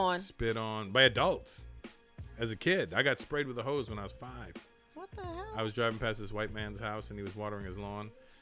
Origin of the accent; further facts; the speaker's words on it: Brampton, Ontario, Canada; also born or lived in Toronto; Born and raised in Toronto. Born in Toronto, and then at 4, we moved to Brampton. So in 1974, we moved to Brampton.